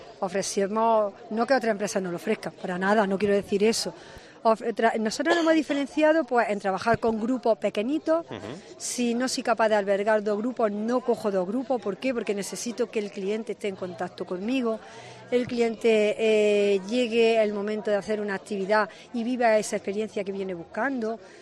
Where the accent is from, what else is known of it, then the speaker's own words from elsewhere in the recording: Torre del Campo, Andalusia, Spain; born there; also born or lived in Quesada; Efectivamente, yo nací en Torre del Campo. Soy torrecampeña de nacimiento y por motivo de trabajo pues me fui al Parque Natural de Cazorla Segura de La Villa y soy hija adoptiva de Quesada